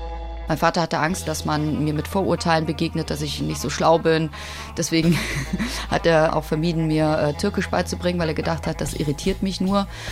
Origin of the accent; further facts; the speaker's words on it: Cologne, North Rhine-Westphalia, Germany; born there; Also ich bin 1974 in Köln geboren worden